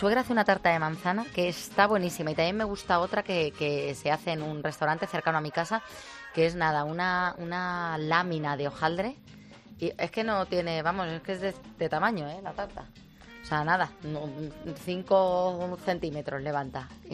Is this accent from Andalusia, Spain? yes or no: no; Madrid, Community of Madrid, Spain; de Madrid.